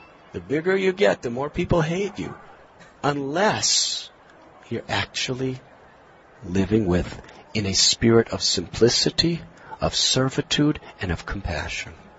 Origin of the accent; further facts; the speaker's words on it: United States; In my own life, I'm from America. My parents and grandparents, they performed religious activities. And I went along with them.